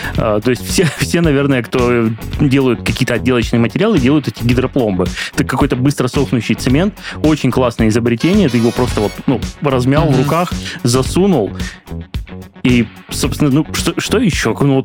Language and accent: Russian; Krasnodar, Krasnodar Krai, Russia; я коренной краснодарец, всегда жил в Краснодаре